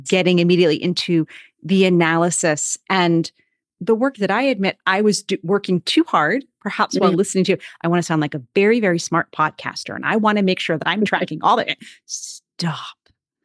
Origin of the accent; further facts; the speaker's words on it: Cape Cod, Massachusetts, United States; I'm a daughter of the ocean. You know, I grew up in Cape Cod, Massachusetts. I am a daughter of the sea in so many ways